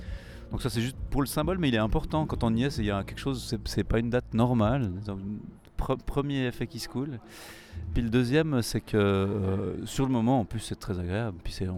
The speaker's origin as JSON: {"language": "French", "country": "Switzerland", "said": "j'ai 40 ans, je suis suisse, j'ai une vie de famille"}